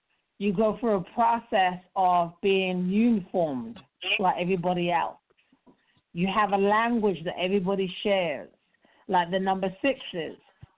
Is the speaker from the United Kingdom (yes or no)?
yes; England, United Kingdom; I'm from England. When I wore clothes that I bought in England, it was a problem.